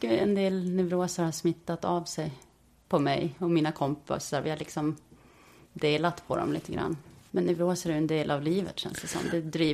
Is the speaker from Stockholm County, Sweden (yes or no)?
no; Gotland, Sweden; min uppväxt på Gotland har präglat mig. Och mina stränga föräldrar som är födda på 30-talet har präglat mig intensivt.